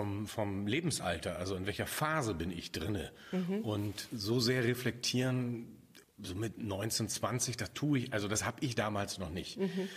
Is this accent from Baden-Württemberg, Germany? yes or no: no; Hamburg, Germany; Naja, ich bin so im Speckgürtel von Hamburg groß geworden